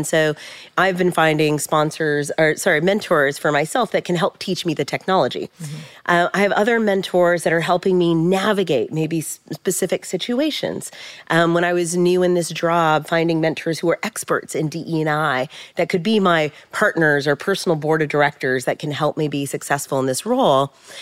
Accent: San Jose, California, United States; So I grew up in San Jose, California. My parents also from the Bay Area.

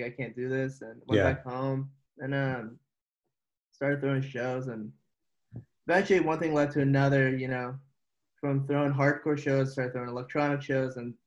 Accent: Palo Alto, California, United States; So I grew up in the outskirts. I mean, I grew up in Palo Alto.

